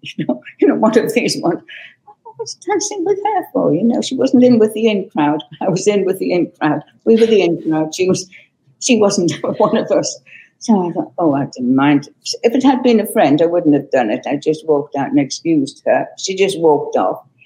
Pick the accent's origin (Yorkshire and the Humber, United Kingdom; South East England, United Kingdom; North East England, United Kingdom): North East England, United Kingdom; Morpeth; born there; I was born in Morpeth. I don't know if you know Morpeth. It used to be the capital of Northumberland at one time, but it isn't now.